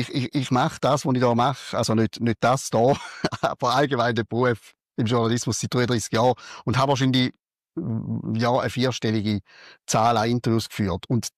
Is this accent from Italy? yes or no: no; Switzerland; ich bin Schweizer